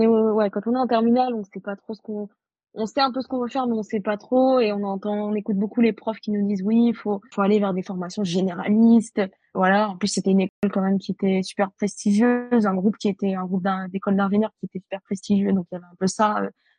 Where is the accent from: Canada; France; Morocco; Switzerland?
Morocco; Moi, du coup, je suis née au Maroc et j'ai grandi au Maroc. Donc, j'ai passé mon bac là-bas.